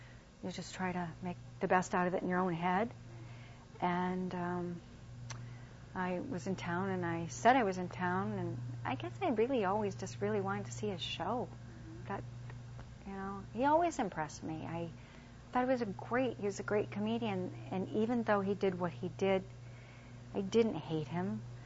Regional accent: Dearborn, Michigan, United States; I came from Dearborn, Michigan.

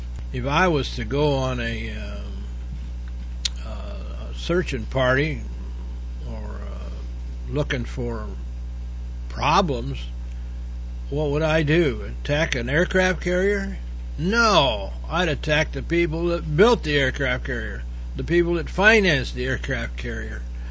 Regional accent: Poland; I'm from Poland, Europe, one of the last homogeneous countries in the region.

